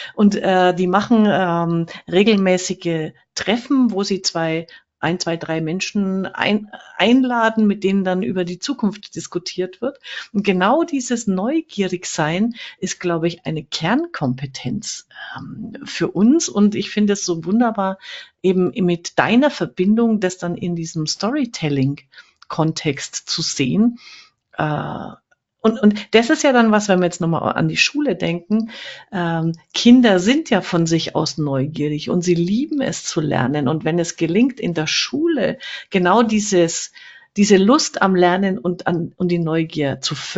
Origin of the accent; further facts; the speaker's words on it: Fürth, Bavaria, Germany; ich komme ja auch aus Fürth, also fränkisch, die Bratwürste in der Semmel